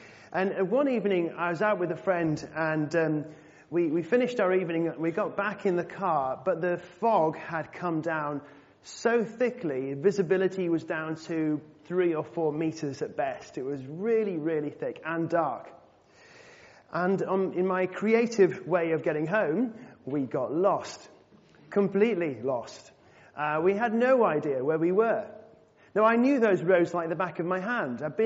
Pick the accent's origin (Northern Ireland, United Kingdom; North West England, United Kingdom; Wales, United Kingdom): North West England, United Kingdom; Macclesfield; accent: largely gone; My accent is largely gone, but I'm actually from the northwest. I come from Cheshire, in Macclesfield, on the edge of the Peak District.